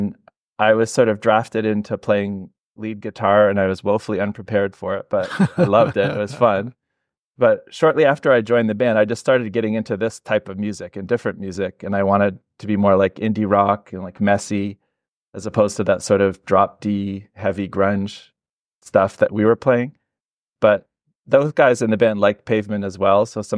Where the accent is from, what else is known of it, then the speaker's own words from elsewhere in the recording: London, Ontario, Canada; So in the 90s, for me, like growing up in London, it's not like Toronto where everything is super available to you, but not a super small town, so kind of a halfway, you know.